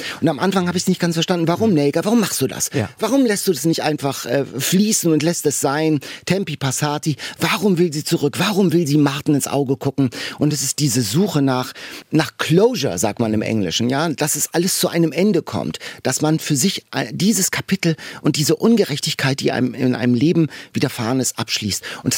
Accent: Northern Germany, Germany; Ich komme ja auch als Norddeutscher und kenne diese Apfelplantagen.

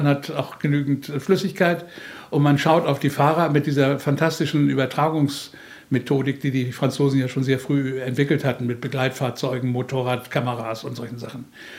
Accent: Northern Germany, Germany; Ich bin selber Norddeutscher, kann das gut verstehen.

